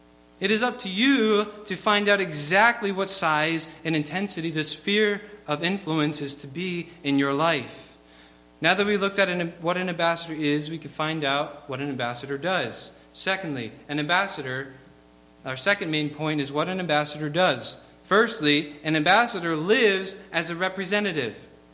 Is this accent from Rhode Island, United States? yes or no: yes; Rhode Island, United States; now in Wisconsin, United States; I know I feel like a foreigner just since I moved from Rhode Island out here to Wisconsin. When I told my coworkers that I was from New England, they treated me like I was Tom Brady incarnate.